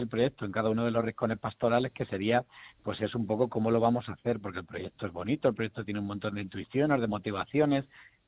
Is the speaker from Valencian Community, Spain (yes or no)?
no; Yepes, Castilla-La Mancha, Spain; soy castellano manchego, que soy de un pequeño pueblo del norte de la Mancha toledana que se llama Yepes